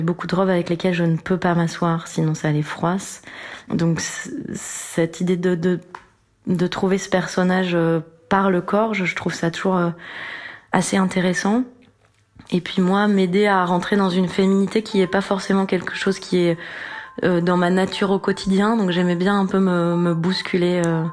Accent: Normandy, France; now in Paris, France; Je me souviens que c'était Paris pour moi à l'époque, je venais de Normandie.

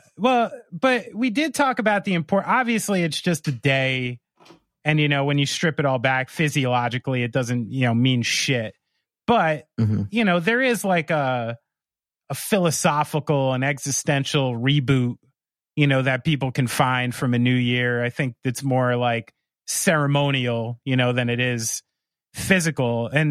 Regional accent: New Jersey, United States; I'm from New Jersey and I'm lying here in Badlands National Park.

